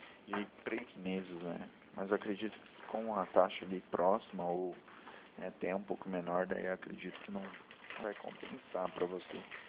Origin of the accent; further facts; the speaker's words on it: Maringá, Paraná, Brazil; Eu sou de Maringá